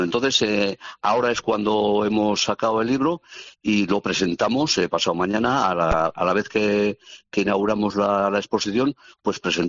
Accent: Eibar, Basque Country, Spain; que soy yo, que soy de Ibar.

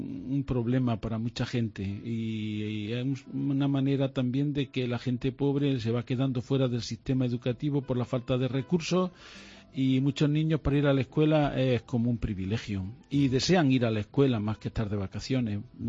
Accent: Gueneja, Andalusia, Spain; now in Tegucigalpa, Honduras; Soy de Güeneja, que es un pueblo muy cerca de aquí, de la provincia de Almería, pero de Granada.

